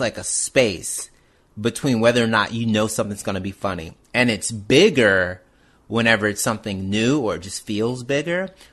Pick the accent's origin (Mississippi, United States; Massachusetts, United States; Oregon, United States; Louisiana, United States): Mississippi, United States; Canton; Like I'm from Canton, but like I'm from Mississippi